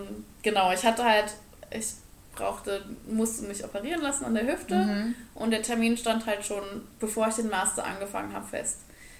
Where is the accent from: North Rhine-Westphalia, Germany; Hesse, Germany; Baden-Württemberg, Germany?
North Rhine-Westphalia, Germany; Kreuztal; Also ich bin ja in Kreuztal aufgewachsen und zur Schule gegangen und habe mich dann direkt nach dem Abi fortgemacht.